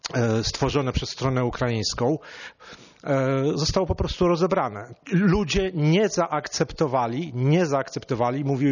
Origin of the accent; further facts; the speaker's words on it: Lublin Voivodeship, Poland; Ja sam i moja mama pochodzimy z miejscowości kilkanaście kilometrów od Chełma